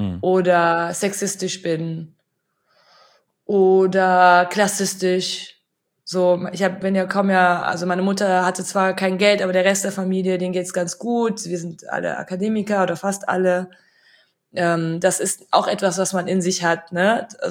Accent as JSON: {"language": "German", "town": "Cologne", "region": "North Rhine-Westphalia", "country": "Germany", "said": "Aber Köln ist meine Heimat."}